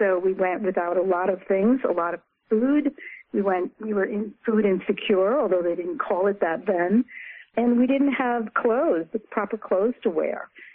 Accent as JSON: {"language": "English", "region": "New York", "country": "United States", "tie": "born or raised there", "said": "I grew up in Westchester County in a wealthy suburb."}